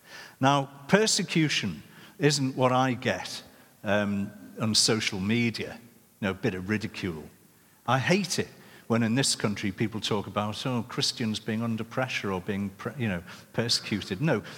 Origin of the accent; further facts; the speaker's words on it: North West England, United Kingdom; because I didn't nick it when I left, despite being a Scouser.